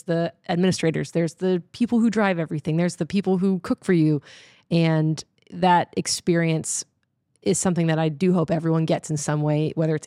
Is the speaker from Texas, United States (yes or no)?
yes; Austin, Texas, United States; I feel like living and growing up in Austin and having a home base here